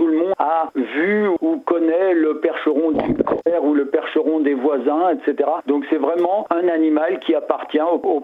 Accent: Mamers, Pays de la Loire, France; puisque moi je suis de Mamers

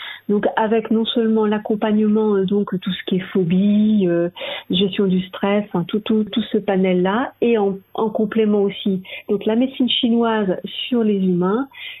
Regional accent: Nancy, Grand Est, France; je viens de Nancy, pas tout proche de chez vous.

